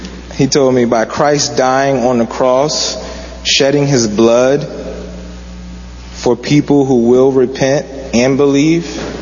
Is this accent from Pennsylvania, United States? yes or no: yes; Darby, Pennsylvania, United States; born there; I was born in Darby, Pennsylvania. It's actually about 15 minutes from Philadelphia. So I just say I'm from Philly.